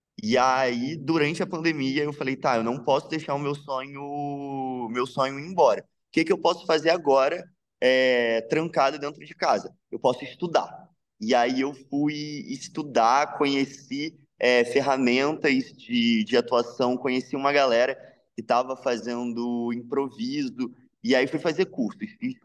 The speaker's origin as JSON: {"language": "Portuguese", "region": "Rio de Janeiro", "country": "Brazil", "moved": "as an adult", "lives_now": "São Paulo, Brazil", "said": "porque eu sou do Rio de Janeiro, e aí eu moro em São Paulo, estou há 3 anos e meio"}